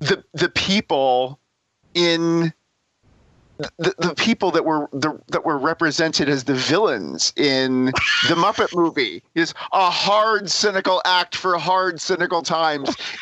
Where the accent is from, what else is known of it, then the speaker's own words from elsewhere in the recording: Northeast, United States; It was kind of surreal to me because I grew up here in the Northeast.